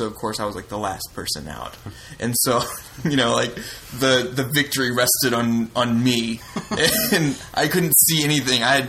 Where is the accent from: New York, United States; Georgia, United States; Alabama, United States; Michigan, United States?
Alabama, United States; I'm from Alabama also.